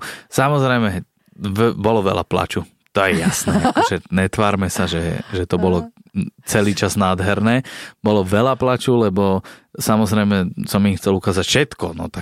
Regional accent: Trnava, Trnava Region, Slovakia; keď môžu byť dievčatá varované u nás doma v Trnave

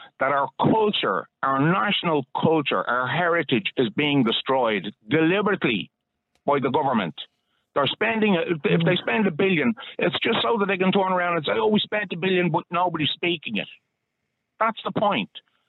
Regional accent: Ireland; I'm Irish. I'm ashamed of the fact that I was reared, and I'm now 63 years of age, and I'm only beginning to learn my national language.

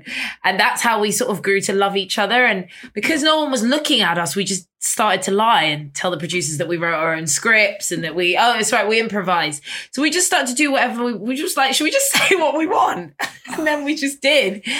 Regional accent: London, United Kingdom; I grew up on Portobello Road, and there was a cinema called The Electric on Portobello

